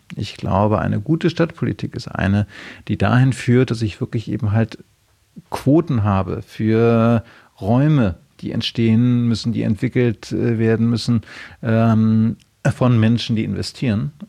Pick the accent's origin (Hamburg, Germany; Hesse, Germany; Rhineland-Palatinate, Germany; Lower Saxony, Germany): Hamburg, Germany; now in Berlin, Germany; gerade kann ich das als Hamburger mit Berliner Migrationshintergrund sehr gut erkennen